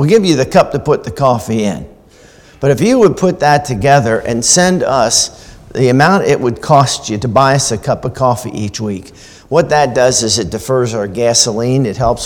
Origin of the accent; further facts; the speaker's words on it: Maryland, United States; I came from Maryland. I was in the megapolis. I was like right in the midst of the Baltimore, Washington, D.C., Annapolis sprawl.